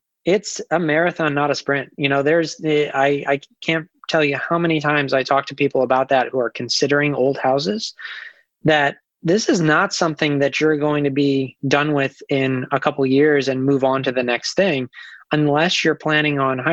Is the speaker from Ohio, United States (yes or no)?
yes; Ohio, United States; And I grew up outside of Cleveland in Ohio. I grew up about 15 minutes away from a little town called Oberlin.